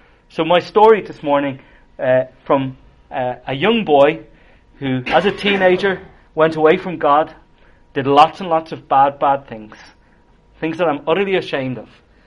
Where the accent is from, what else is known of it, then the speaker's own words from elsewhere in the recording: Leinster, Ireland; Obviously from my accent, you'll tell I'm not from Belfast. So I'm from a farm in County Kildare, about 30 minutes from Dublin. I have lived there pretty much all my life so far.